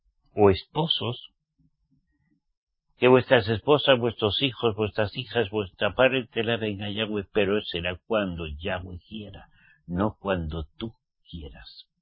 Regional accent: Basque Country, Spain; Pero a la vez soy israelita redimido por la sangre de Yahshua. Pero soy español. Al menos mi papá y mi mamá me parieron en España. Y soy vasco.

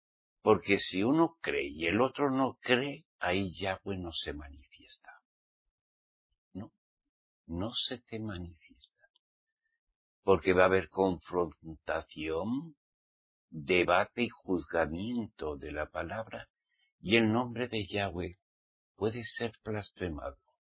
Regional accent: Basque Country, Spain; Yo provengo del País Vasco, Sabin. Y allí siempre se celebran los banqueteos.

